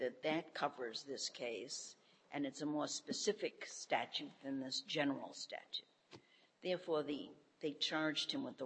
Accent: New York City, New York, United States; It used to be that when I grew up in New York City

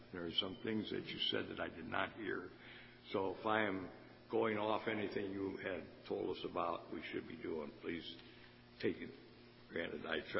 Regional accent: Milwaukee, Wisconsin, United States; I'm an attorney from Milwaukee, Wisconsin.

